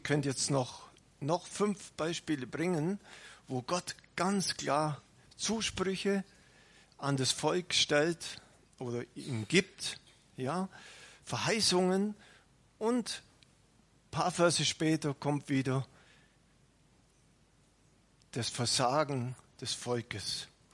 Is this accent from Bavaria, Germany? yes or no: yes; Bavaria, Germany; Wir können uns das ja als Allgäuer gut vorstellen, was es heißt. Den Berg hoch, dann wieder runter.